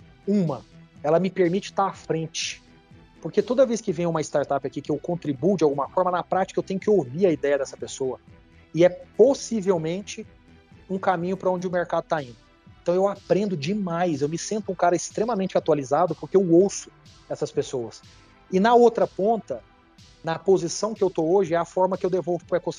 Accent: Brazil; como brasileiro ufanista, quando ele fala aquilo, você fala: pô, o que esse cara tá falando no meu país, né?

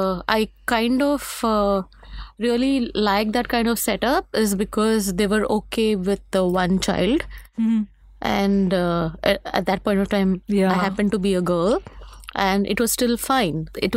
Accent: Mumbai, Maharashtra, India; I was very good at Hindi, Marathi, because I'm from Bombay, very good in Hindi, Marathi languages, mm. English.

